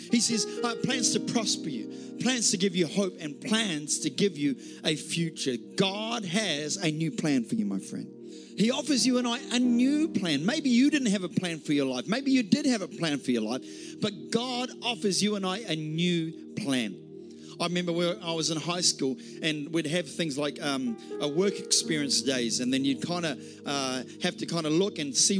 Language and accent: English; Wellington, New Zealand; When I was growing up in Wellington, New Zealand, we'd go to a place called the Hutt River.